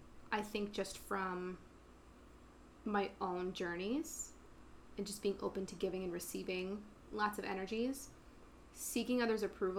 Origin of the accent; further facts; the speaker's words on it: Kingston, Pennsylvania, United States; But yeah, I'm from Kingston, which is just outside Wilkes-Barre.